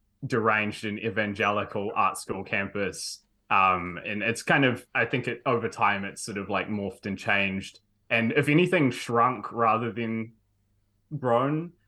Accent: Blenheim, Marlborough, New Zealand; I'm from Blenheim originally, from Marlborough, so totally have that had that small town mildly closeted like weird experience to draw from.

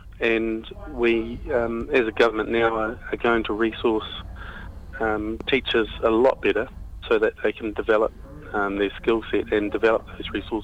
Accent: Rotorua, Bay of Plenty, New Zealand; I'm from Rotorua, so it's really easy in some places, and you almost take it for granted when you grow up and teach in Rotorua.

